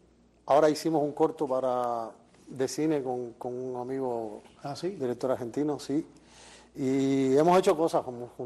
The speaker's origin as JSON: {"language": "Spanish", "region": "Havana", "country": "Cuba", "tie": "born or raised there", "said": "Nací en Pedao, me crié entre el Casino Deportivo de la Víbora. Estudié en el Pre de la Víbora."}